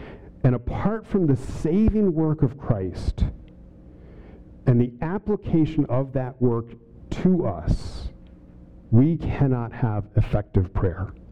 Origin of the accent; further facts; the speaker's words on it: Northampton, Massachusetts, United States; the awakening begins for him in Northampton, and then to my hometown shame, we kicked him out.